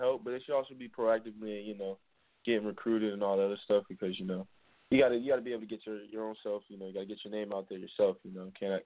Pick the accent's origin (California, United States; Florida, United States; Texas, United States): Florida, United States; I am from Broward County, more like Cold Springs, Florida. A little area.